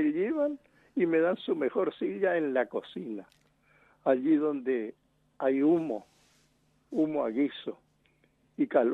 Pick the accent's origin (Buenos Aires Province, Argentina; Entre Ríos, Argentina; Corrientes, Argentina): Corrientes, Argentina; Yapeyú; born there; porque yo nací allá, en Yapeyú, y me crié acá, pero nunca me fui allá.